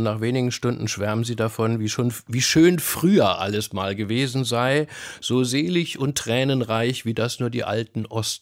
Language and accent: German; West Germany, Germany